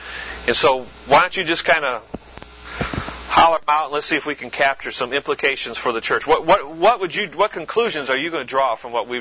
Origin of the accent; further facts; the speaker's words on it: Wisconsin, United States; I grew up in Wisconsin. I lived in Green Bay, Wisconsin. I was 19, 20 years old.